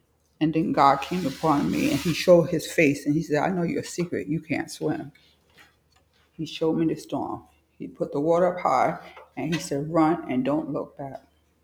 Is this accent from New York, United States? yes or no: yes; New York, United States; I came from New York, and I was going through some things with family, children.